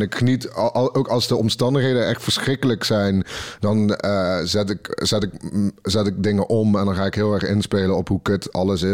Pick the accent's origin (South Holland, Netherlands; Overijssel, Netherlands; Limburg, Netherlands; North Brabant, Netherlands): North Brabant, Netherlands; ik heb ook wel als Brabander dat ik dan in Noord-Holland, dan voel ik me meer alien